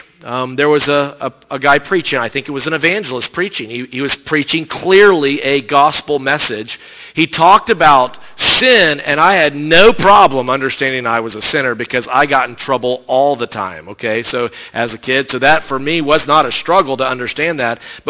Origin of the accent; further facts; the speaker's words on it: South Carolina, United States; I grew up in South Carolina. My dad is from Roswell, New Mexico.